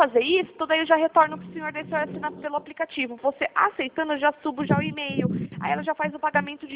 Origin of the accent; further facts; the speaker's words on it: Piracicaba, São Paulo, Brazil; Não, eu sou aqui de Piracicaba